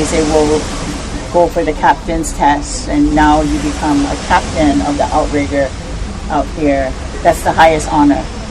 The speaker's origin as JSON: {"language": "English", "town": "Waikiki", "region": "Hawaii", "country": "United States", "said": "We are from Waikiki. This is our home. This is not just where we come to work. This is our home."}